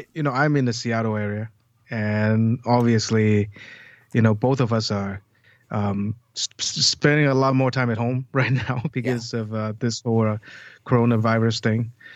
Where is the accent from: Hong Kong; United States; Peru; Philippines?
Hong Kong; I grew up in Hong Kong.